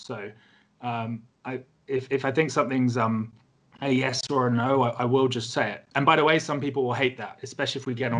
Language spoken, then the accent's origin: English; United Kingdom; Sure, no problem. So I'm British.